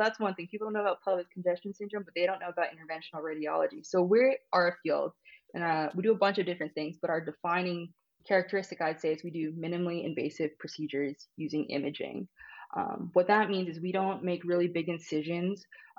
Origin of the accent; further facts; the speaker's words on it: Kaneohe, Hawaii, United States; So I am born and raised in Kaneohe, Hawaii.